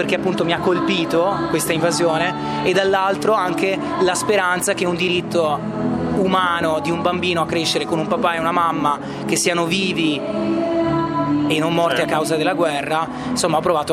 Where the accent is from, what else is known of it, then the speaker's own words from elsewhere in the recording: Treviso, Veneto, Italy; io intanto sono di Treviso, quindi diciamo che la mia avventura musicale è nata in quelle zone lì ed è nata quando avevo 16 anni